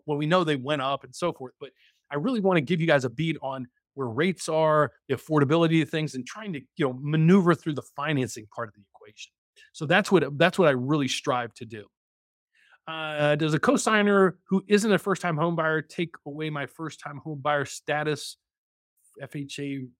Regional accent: West Virginia, United States; Hey, I'm from the West Virginia area originally, so.

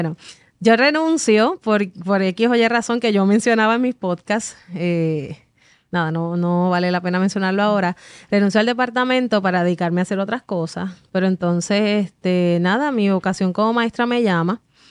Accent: Sabana Grande, Puerto Rico; also born or lived in San Germán; Sí soy natural de San Germán porque nací en San Germán, pero mi pueblo como tal de vivienda toda mi vida fue Sabana Grande.

